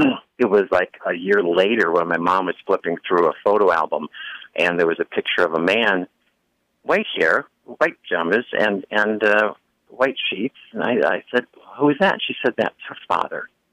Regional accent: Buffalo, New York, United States; Well, I grew up in Buffalo, New York, and I would see things

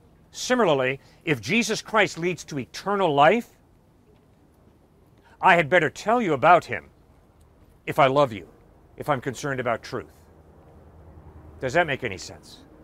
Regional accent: Connecticut, United States; my culture, where I grew up in Connecticut, you don't do this.

